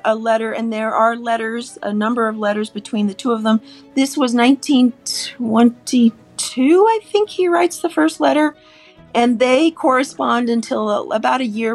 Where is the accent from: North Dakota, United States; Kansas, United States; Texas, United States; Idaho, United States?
Idaho, United States; ultimately moved to a tiny Czech community in southern Idaho called Buell, and then ultimately moved to my hometown in western Idaho.